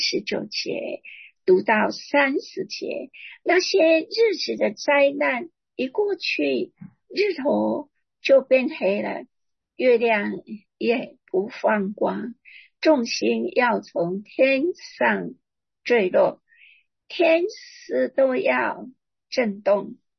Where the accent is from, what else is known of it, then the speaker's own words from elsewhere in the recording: Taiwan; 我们台湾刚刚在4月3号经历一次全台湾的天摇地动